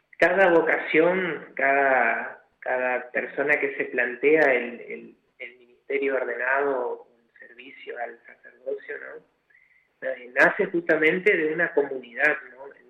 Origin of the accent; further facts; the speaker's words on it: Corrientes, Argentina; also born or lived in Posadas; si bien no nací aquí en Corrientes, nací en Posadas, en Misiones, pero desde los 12 años estoy siendo malcriado acá en Corrientes